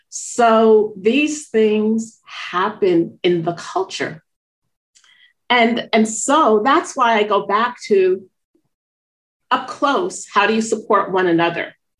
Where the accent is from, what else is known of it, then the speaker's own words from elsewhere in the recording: Northeast, United States; And I'm from the Northeast, the hierarchy is there too.